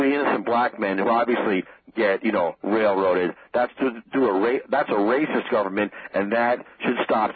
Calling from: Selden, New York, United States

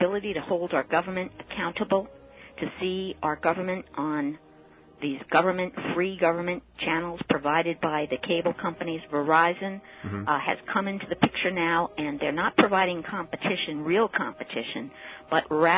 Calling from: Long Island, New York, United States; Right here. Now in Long Island.

